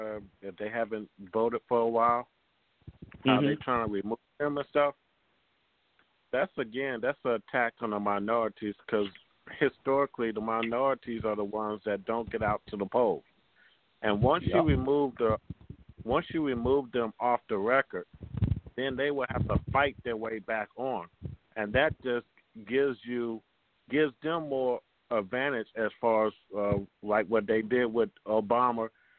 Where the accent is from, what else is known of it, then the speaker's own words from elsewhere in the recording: Florida, United States; You know, and I'm from Florida, and it really makes me mad with the voting system here